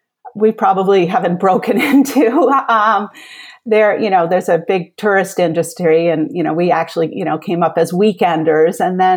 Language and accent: English; Massachusetts, United States; moved away as an adult; We lived in Massachusetts beforehand, and that's where I grew up in Massachusetts, and that's where we raised our children, and about 40 miles outside of Boston.